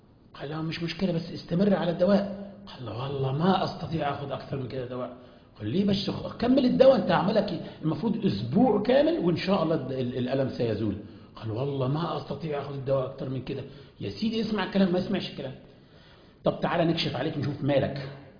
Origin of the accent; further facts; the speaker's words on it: Upper Egypt, Egypt; أنا الجزء اللي مش مشرق هو أن أنا من منطقة في مصر اسمها الصعيد. ونعم صعيدي، أنا صعيدي، نعم نعم، وأنا أفخر بذلك وأنا بقولها في كل مكان